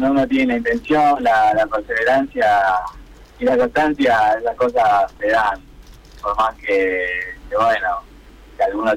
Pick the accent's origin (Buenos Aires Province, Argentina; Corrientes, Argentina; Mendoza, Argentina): Buenos Aires Province, Argentina; Temperley; also born or lived in Avellaneda; now in Lomas de Zamora, Argentina; Sí, igual nací en Avellaneda, pero me crié y viví en Temperley y ahora vivo en Loma.